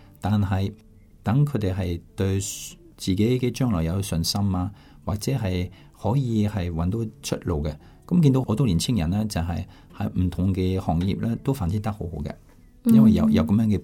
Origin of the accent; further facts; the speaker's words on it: Hong Kong; 咁之后佢话：你系咩人？我香港人咯、啊。是不是啊？咁样咁咪真系，我真系觉得我系香港人。